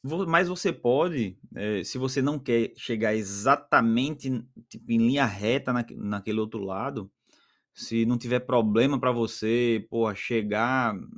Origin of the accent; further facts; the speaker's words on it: Maceió, Alagoas, Brazil; E eu sou alagoano, né? Sou de Maceió.